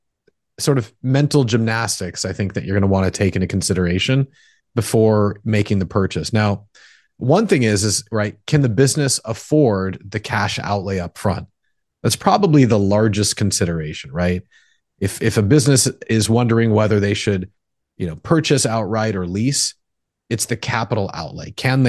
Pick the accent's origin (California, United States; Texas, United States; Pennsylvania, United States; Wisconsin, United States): California, United States; San Diego; now in San Francisco, United States; So I was born and raised in San Diego. I went to college in San Diego and ended up moving from Orange County all the way up to San Francisco